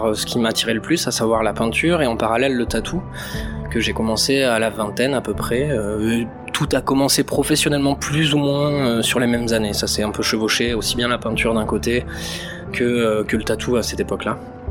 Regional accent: Nouvelle-Aquitaine, France; je viens de Dordogne précisément, et c'est une région qui était empreinte de la préhistoire déjà, parce qu'il y avait énormément de grottes, de fossiles, de silex taillés et tout ça, et aussi très médiéval.

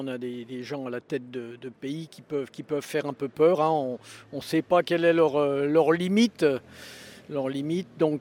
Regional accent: Verdun, Grand Est, France; born there; Je suis né à Verdun, dans la Meuse, donc qui est quand même le symbole de la, appelé aujourd'hui capitale de la paix après de grands massacres pendant 14-18.

